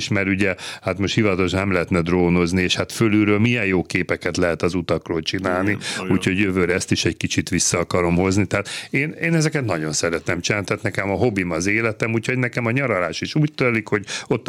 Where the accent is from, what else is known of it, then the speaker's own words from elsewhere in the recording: Budapest, Hungary; egyszem gyerekként nevelkedtem Budafokon, mondom, a bicikli volt a mindenem